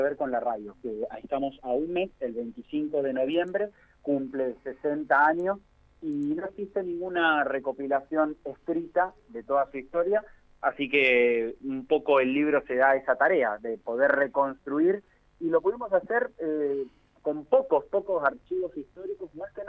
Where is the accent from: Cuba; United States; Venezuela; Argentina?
Argentina; Buenos Aires; yo, como no estoy viviendo de esta zona, yo provengo de Buenos Aires.